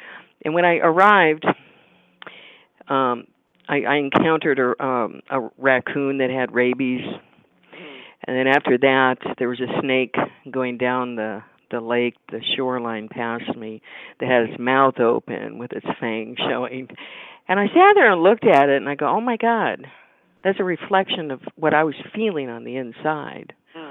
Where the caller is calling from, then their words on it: Evans City, Pennsylvania, United States; I'm from Evans City, Pennsylvania.